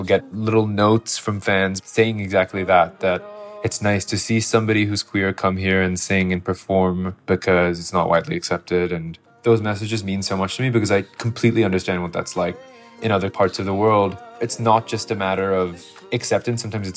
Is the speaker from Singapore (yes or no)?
yes; Singapore; I grew up in Singapore, queer in Singapore, and even now, it's not super accepted.